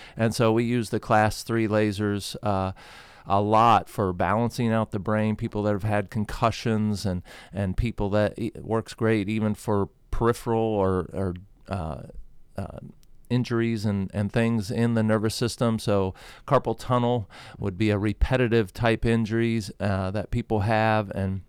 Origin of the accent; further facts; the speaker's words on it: Ohio, United States; most people that know me know I come from Ohio, so I am a Buckeye fan